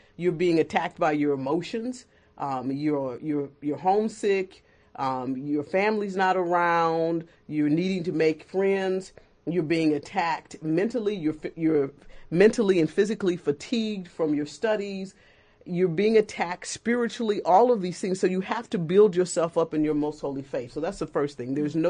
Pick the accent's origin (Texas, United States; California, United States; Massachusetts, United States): Texas, United States